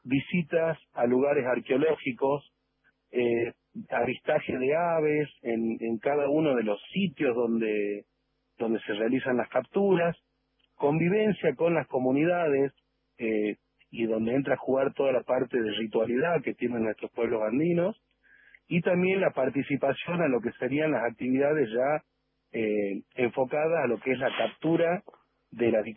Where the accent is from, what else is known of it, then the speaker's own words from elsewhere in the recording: San Salvador de Jujuy, Jujuy, Argentina; yo soy de acá de San Salvador de Jujuy. Soy hijo de puneños, mi madre es de Llamichico